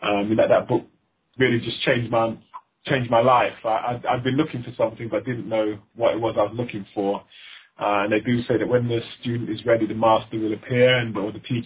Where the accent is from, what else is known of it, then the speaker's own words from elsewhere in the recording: London, United Kingdom; I schooled in London. Pretty much, you know, fairly unremarkable life, you know, kind of growing up in London